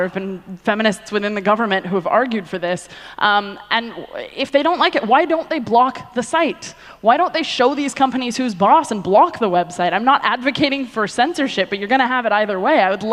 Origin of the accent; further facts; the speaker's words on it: United States; now in Germany; So I'm American, obviously. I've been living in Germany for 3 years